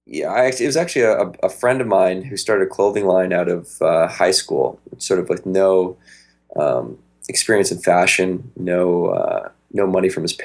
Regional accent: Victoria, British Columbia, Canada; So we grew up in Victoria, BC, up in Canada.

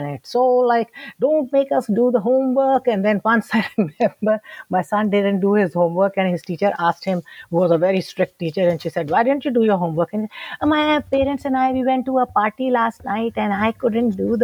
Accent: Lahore, Punjab, Pakistan; I'm from Lahore, Pakistan. I don't come from a very religious household. But it was a highly educated household.

